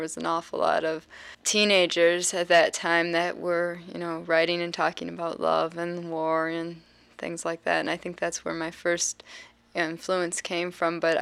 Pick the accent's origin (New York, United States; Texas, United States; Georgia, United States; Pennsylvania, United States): Pennsylvania, United States; Johnstown; I'm from Johnstown, Pennsylvania, a suburb of Pittsburgh.